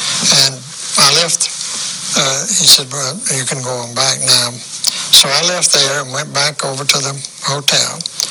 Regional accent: Alabama, United States; Well, I had gone over to see the congressman from my home state, Alabama.

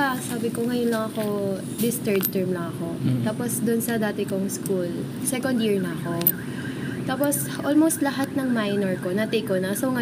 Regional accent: Cavite, Philippines; also born or lived in La Union; Hindi, taga dito talaga ako sa Cavite.

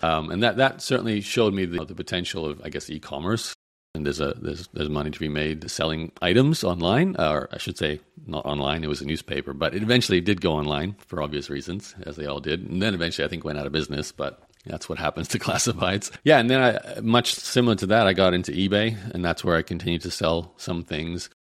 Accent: Australia; I grew up in Australia

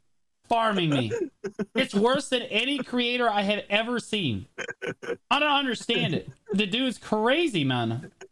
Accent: United States; also I'm American, so like it's what we do, right?

